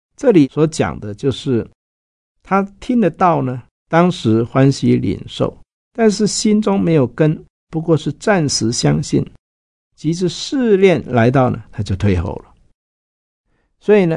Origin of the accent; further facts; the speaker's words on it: China; 的确，我们中国人是一种注重孝道、注重亲情的一个民族